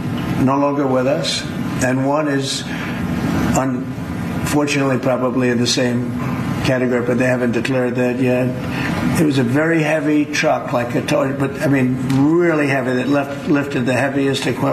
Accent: New York, United States; I would say Madison Square Garden because I grew up in New York and the garden is great.

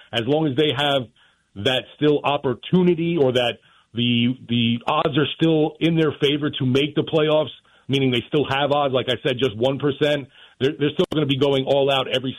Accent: New Jersey, United States; I think while I was growing up in New Jersey, I wasn't a Giants fan because I never understood why the Giants and Jets both play in New Jersey, yet we don't have a team taking our state's title.

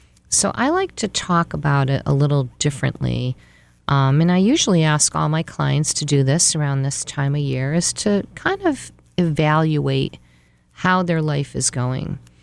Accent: Connecticut, United States; And I'm a licensed marriage and family therapist. And I've been licensed in the state for about 30 years, and I've lived here in Connecticut for my whole life.

